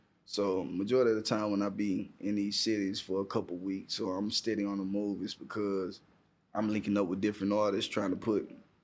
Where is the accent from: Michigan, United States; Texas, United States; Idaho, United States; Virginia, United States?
Texas, United States; Houston; from Fifth Ward, too. I'm from Fifth Ward.